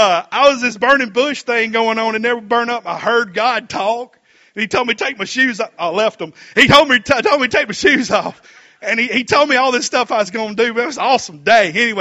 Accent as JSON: {"language": "English", "country": "United States", "said": "So, for instance, I'm an American and I'm speaking in English."}